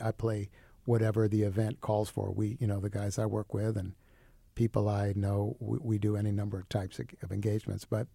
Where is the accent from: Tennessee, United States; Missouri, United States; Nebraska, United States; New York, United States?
New York, United States; moved away as an adult; now in Greencastle, United States; I moved here from New York to live in Indiana years ago to move to Bloomington when I was a college student.